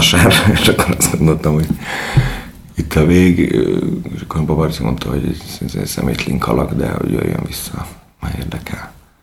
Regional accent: Budapest, Hungary; Pesti vagyok, és kicsit zűrös volt a gimnáziumi éveim.

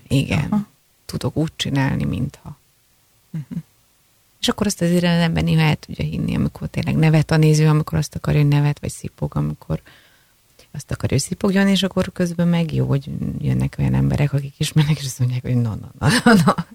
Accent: Hungary; én is büszke vagyok arra, hogy itt élek, vagy hogy magyar vagyok, és én szerettem a magyar népzenét

